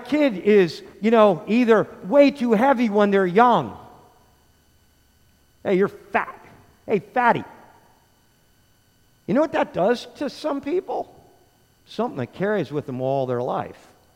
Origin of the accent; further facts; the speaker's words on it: New Jersey, United States; growing up in New Jersey, let me tell you something.